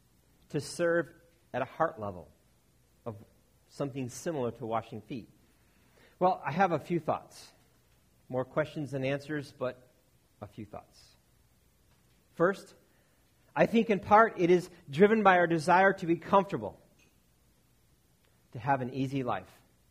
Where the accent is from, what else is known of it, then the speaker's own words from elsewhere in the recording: United States; I'm going to stick with my rights. I'm an American.